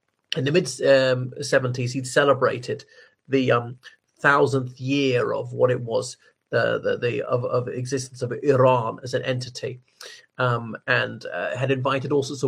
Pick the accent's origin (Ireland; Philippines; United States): Ireland; from Ireland.